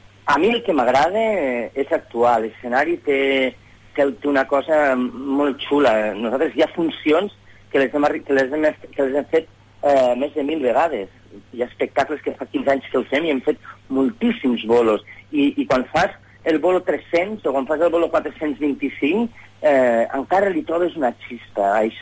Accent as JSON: {"language": "Catalan", "town": "Lleida", "region": "Catalonia", "country": "Spain", "said": "La meva família, els meus pares pagesos. Jo vinc del barri de Magraners, però els meus pares eren uns pagesos que ja vivien al barri quan el barri es va començar a formar."}